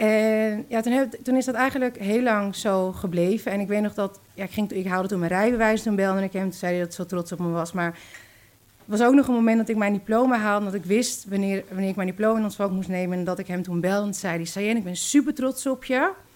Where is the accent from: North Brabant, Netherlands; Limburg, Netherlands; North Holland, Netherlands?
North Holland, Netherlands; Zaandam; Mijn moeder is met de boot gekomen, een reis van 2 weken, en mijn vader is met het vliegtuig gekomen. En toen zijn ze gaan samenwonen in Zaandam, waar ik ben opgegroeid.